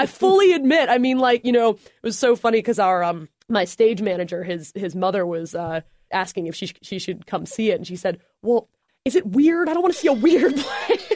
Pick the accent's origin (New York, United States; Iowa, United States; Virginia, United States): Virginia, United States; Charlottesville; I am from Charlottesville. I went to high school at Western Albemarle. I went away to Yale.